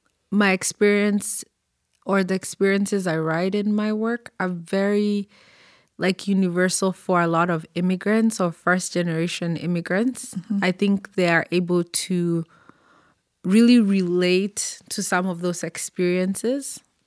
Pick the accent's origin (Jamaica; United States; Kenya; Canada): Kenya; first language Kikuyu; English is a second language; So that's my mother tongue. So mm-hmm. it's also the language of my tribe.